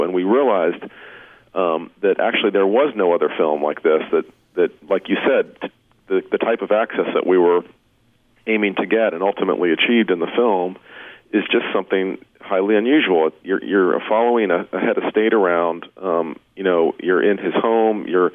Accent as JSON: {"language": "English", "country": "United States", "said": "You know, as an American, I've never really seen anything like this."}